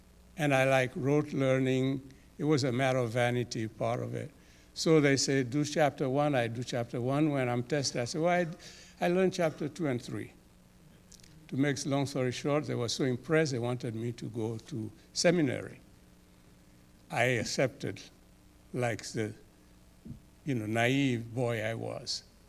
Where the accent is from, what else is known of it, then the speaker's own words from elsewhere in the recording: Côte d’Ivoire; I was born and raised in Ivory Coast in the animist tradition of the Dan tribe, which I belong to, in Western Ivory Coast.